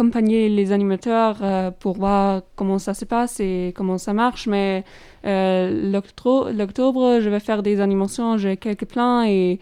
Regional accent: Germany; French is a second language; Oui, je viens d'Allemagne et alors, cette année, j'ai justement fait mon baccalauréat à Allemagne et j'ai déjà fait des volontariats en Allemagne

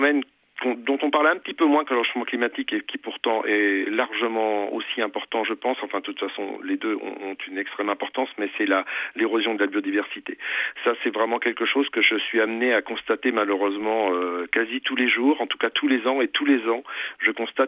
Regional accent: Pays de la Loire, France; je venais de la Sarthe et en bon sartois, je ne connaissais pas la Mayenne.

